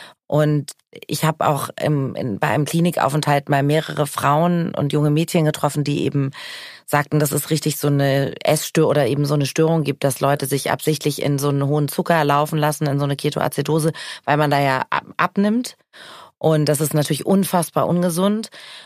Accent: Hamburg, Germany; Ich komme aus Hamburg.

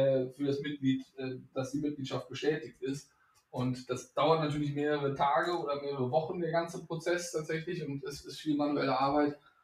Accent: Rhineland, Germany; born there; Komme gebürtig aus dem Rheinland und bin inzwischen 38 Jahre alt

